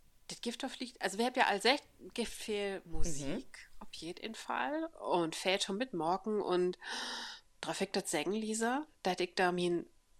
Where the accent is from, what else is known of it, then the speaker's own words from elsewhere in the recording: Lower Saxony, Germany; accent: Eastphalian; Also sag ich zumindest in meinen ostfälischen Dialekt.